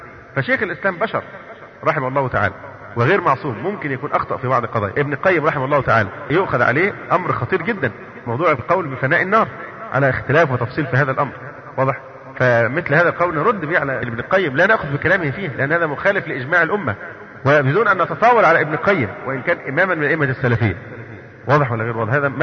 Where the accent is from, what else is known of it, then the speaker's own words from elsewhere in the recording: Egypt; عندنا في مصر